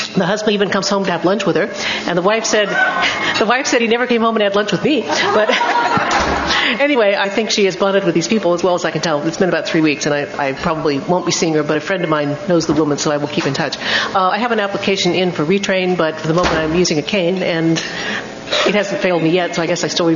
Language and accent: English; Berkeley, California, United States; from Berkeley.